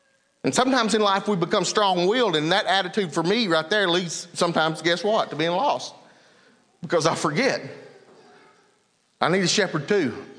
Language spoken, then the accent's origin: English; Mississippi, United States; When I grew up in Mississippi, we had Mississippi education from the first through sixth grade.